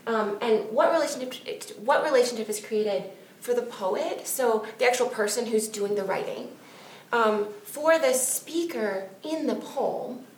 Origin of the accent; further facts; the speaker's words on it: Seattle, Washington, United States; now in Princeton, United States; I'm living right now in New Jersey, in Princeton, but I grew up in Seattle.